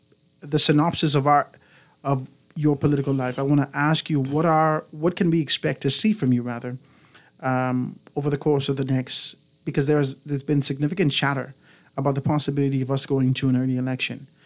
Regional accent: Eight Mile Rock, Grand Bahama, Bahamas; You know I'm from West Grand Bahama, right? My family, friends, and other persons who I grew up

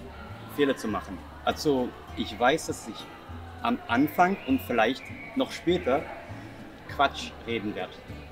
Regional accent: United Kingdom; German is a second language; Ich komme aus Großbritannien.

